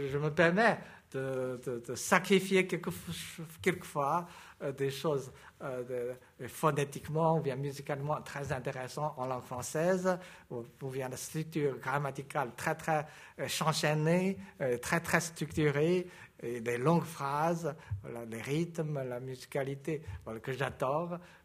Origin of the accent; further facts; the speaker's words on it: China; French is a second language; On est chinois, on a une solide base du chinois.